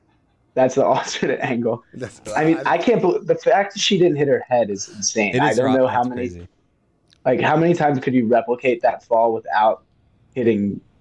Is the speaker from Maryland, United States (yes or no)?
yes; Baltimore, Maryland, United States; We're from Baltimore and big boat culture there.